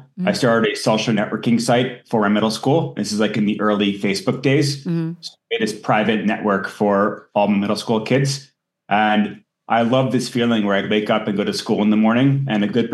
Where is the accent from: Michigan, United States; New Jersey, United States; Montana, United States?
New Jersey, United States; I grew up in the suburbs of New York City in New Jersey in a very regular family.